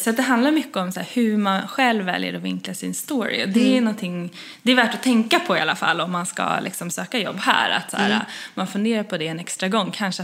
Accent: Sweden; now in United States; Och som svensk kommer in, liksom, har man ju redan hälften av sin story i det, att man har flyttat och man har en annan kultur, och jag upplever nog att många amerikaner tycker det är rätt spännande när man liksom säger att man är från Sverige.

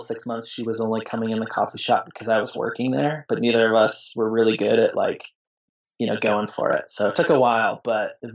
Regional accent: Colorado, United States; So that means even trying to get more weddings in my home state

